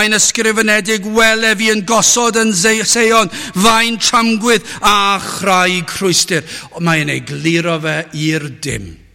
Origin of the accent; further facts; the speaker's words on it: Wales, United Kingdom; Dwi'n Gymro.